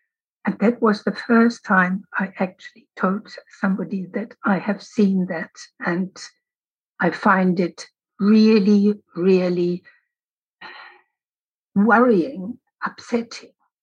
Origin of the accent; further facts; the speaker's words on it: Berlin, Germany; growing up in West Berlin, you were always aware if there was something in the world which put the fragile balance of East-West out of place, like the Cuba crisis or the Hungarian crisis. It all reflected in the tension of Berlin.